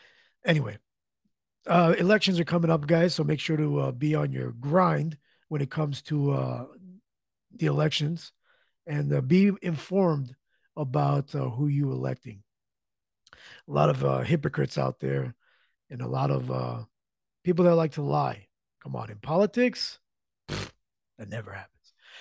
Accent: New Jersey, United States; Shout out to Jersey, my home state.

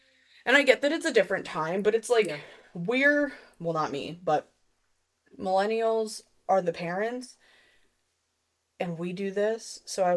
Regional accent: New York, United States; I think all TVs did, but again, I grew up in New York, so I don't know.

